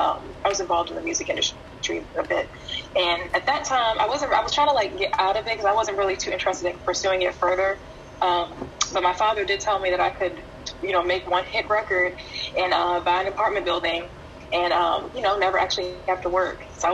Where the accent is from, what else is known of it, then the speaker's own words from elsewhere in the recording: Maryland, United States; Yeah, I mean, so I've been in Maryland my whole life. I was born in Montgomery County and then raised in Prince George County until I was 8.